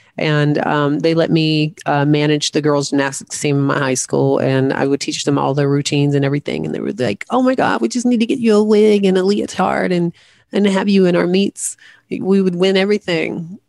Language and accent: English; the South, United States; growing up in the South and transitioning before it was like, you know, hot on TV